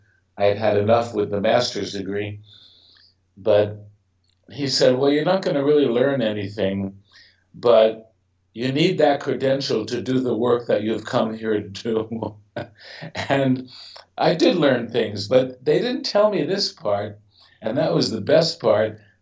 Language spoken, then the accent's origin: English; Brooklyn, New York, United States; and I grew up in Brooklyn, New York.